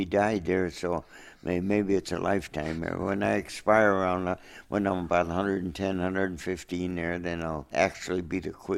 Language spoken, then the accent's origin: English; Mogadore, Ohio, United States; Mogadore, Mogadore. That's a little town, suburb of Akron, Ohio, northern Ohio. But this is a small town. I think its population was 2,100.